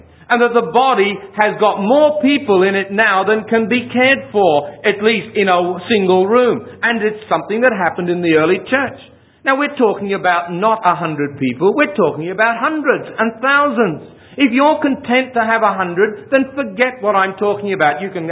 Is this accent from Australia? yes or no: yes; Elizabeth, South Australia, Australia; they don't speak with our accent anymore, remembering that we're from Elizabeth and we had a lot of people there with these very peculiar, you know, accents from the old land